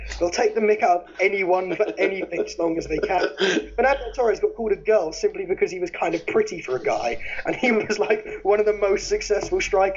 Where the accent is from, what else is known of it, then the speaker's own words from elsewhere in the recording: England, United Kingdom; He had that going for him, and everyone loved that because we're English.